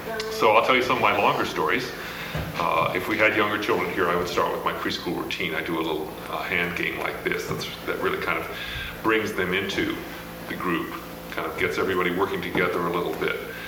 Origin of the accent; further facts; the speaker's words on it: Seattle, Washington, United States; Okay, let's start all over again. … I'm from Seattle.